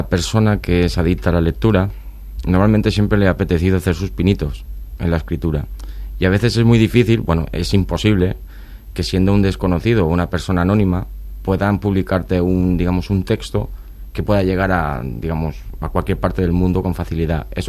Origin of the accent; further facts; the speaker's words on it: Palma, Balearic Islands, Spain; soy de Palma, soy un chico normal